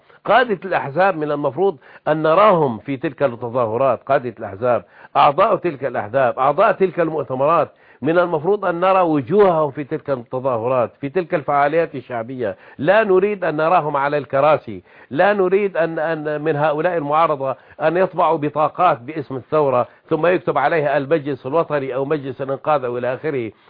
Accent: Syria; هم عندنا في سوريا مثل جميل يقول

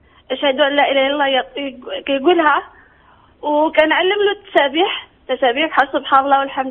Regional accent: Morocco; سؤالي هو أنا مغربية وتزوجت بإسباني.

